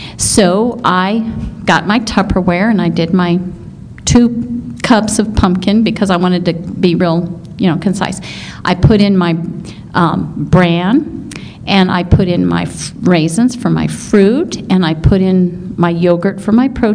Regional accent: Colorado, United States; I'm from Colorado

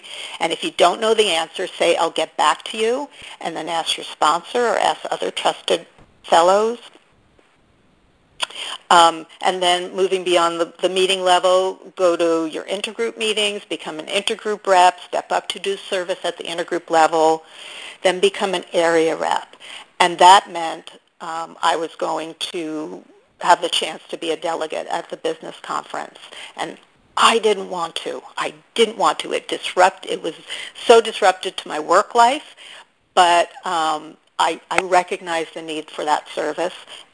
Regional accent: Oakland, California, United States; I'll just say … from Oakland, California, and I am so grateful for this workshop.

